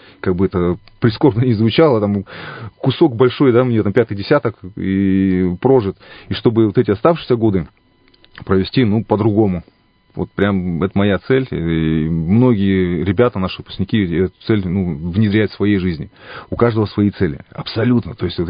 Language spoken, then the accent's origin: Russian; Kirensk, Irkutsk Oblast, Russia; работал в организации там по заготовке леса в деревне своей, я родом из Киринска